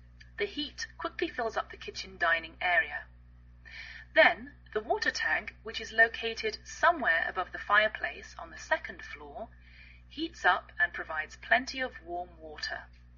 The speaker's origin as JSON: {"language": "English", "region": "England", "country": "United Kingdom", "lives_now": "United States"}